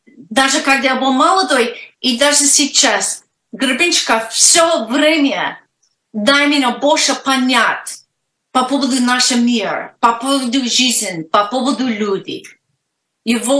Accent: Russia; moved away as an adult; Да, я, ты знаешь, как я уехала из России в 96 году

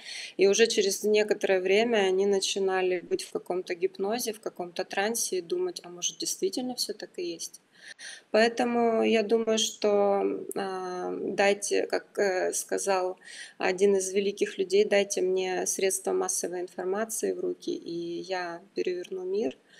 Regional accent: Kyiv, Ukraine; По моему родному городу, наверное, я бы обязательно еще раз поехала в Киев.

